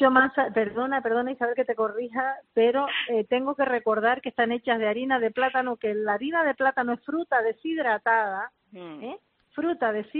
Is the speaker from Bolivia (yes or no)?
no; Canary Islands, Spain; los canarios y los que nos visitan o los que viven habitualmente como canarios aquí en las islas, tenemos que ser todos más egoístas